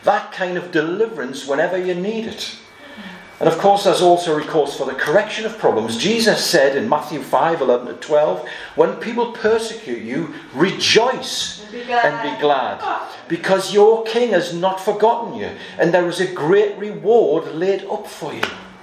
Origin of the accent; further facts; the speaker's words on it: United Kingdom; So I rejoice in those great privileges which are mine as a British citizen.